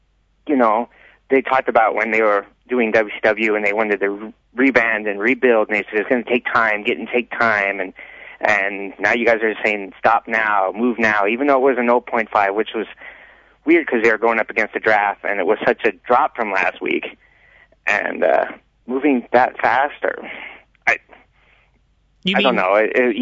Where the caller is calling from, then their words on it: Las Vegas, Nevada, United States; from Las Vegas.